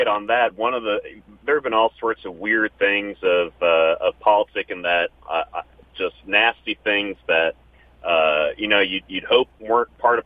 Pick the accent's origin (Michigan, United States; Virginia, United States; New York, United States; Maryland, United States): Virginia, United States; Arlington; And then we moved to Arlington, for really where I grew up was in Arlington, Virginia.